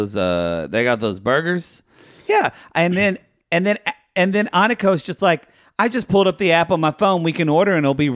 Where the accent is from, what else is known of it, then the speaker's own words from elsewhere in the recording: Oklahoma, United States; If you work at Sonic, I'm from Oklahoma.